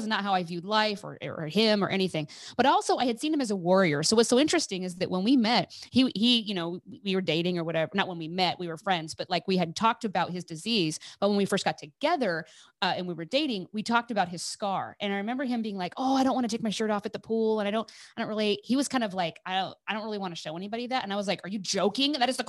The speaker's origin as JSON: {"language": "English", "town": "Eugene", "region": "Oregon", "country": "United States", "tie": "born or raised there", "said": "By the way, I grew up in Eugene, just so you know, I'm from there."}